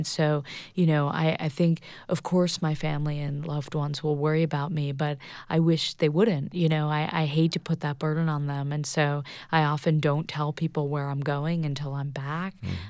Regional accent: United States; It's tough.

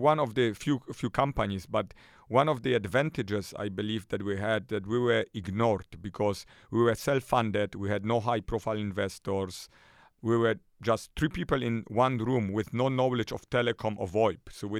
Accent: Poland; I grew up in Poland, in communist Poland during the 80s. And when I was growing up in Poland, I always had this little bug for entrepreneurism.

